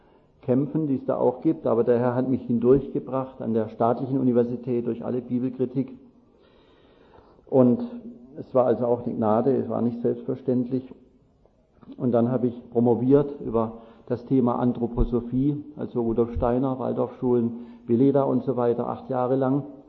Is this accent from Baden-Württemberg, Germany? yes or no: yes; Pforzheim, Baden-Württemberg, Germany; wir kommen aus Pforzheim, meine Frau, unsere beiden Kinder.